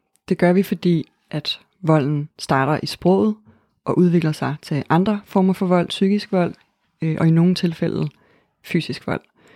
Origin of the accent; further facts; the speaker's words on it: North Denmark Region, Denmark; moved away as an adult; now in Copenhagen, Denmark; jeg er 32 år. Jeg bruger hun-hende pronomener. Jeg er født og opvokset i Nordjylland, og så flyttede jeg til København for lige knap 12 år siden.